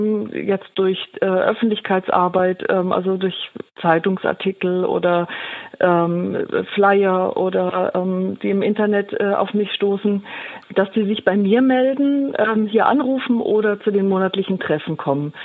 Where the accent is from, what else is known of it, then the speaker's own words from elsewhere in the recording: Bavaria, Germany; born there; now in Kassel, Germany; aus Kassel, gebürtig aus Franken und bin hier nach Kassel gezogen